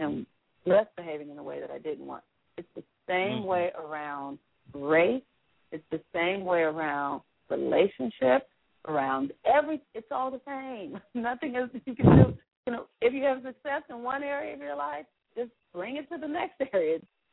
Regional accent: Watts, California, United States; I was raised in Watts. I was raised around in an environment where people would say that is not a safe place.

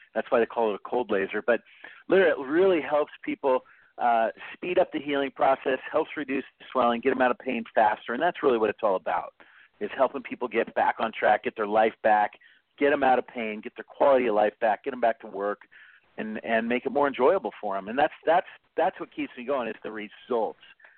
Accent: Vancouver, Washington, United States; also born or lived in Portland; Well, you know, I grew up in Portland. I was actually born in Portland, and when I was about six, I moved to Vancouver, and that's pretty much where I wanted to hang my hat.

